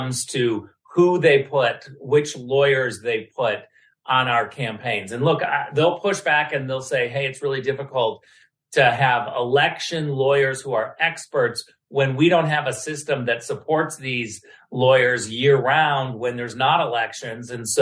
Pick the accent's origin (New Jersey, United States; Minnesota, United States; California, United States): California, United States; because I'm a Californian and I know her